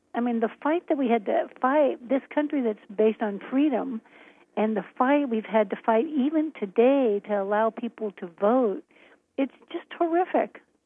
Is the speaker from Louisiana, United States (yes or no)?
no; Maryland, United States; I grew up in Maryland, which really did kind of focus its energy on being Southern, even though it was above the, you know, the Mason-Dixon line.